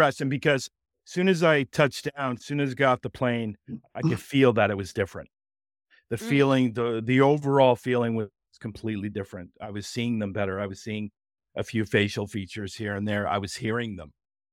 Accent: Canada; Well, obviously, you guys know I'm Canadian, and drama here is nowhere near being anything like the States

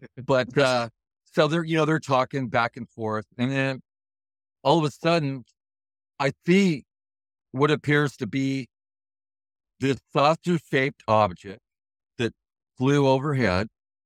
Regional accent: California, United States; and then I thought about, you know what, I'm from California.

